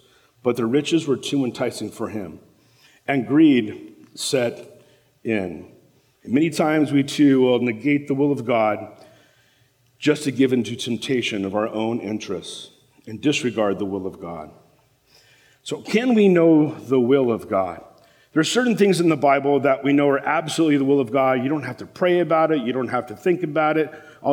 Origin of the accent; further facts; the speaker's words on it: Los Angeles, California, United States; I grew up in South LA all my life.